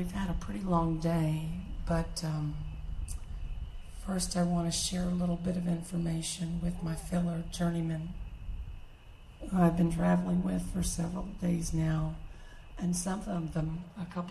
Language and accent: English; Houston, Texas, United States; I am from Houston, Texas.